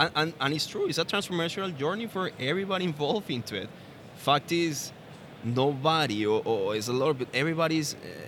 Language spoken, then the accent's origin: English; Colombia; now in Dublin, Ireland; I'm from Colombia, yes.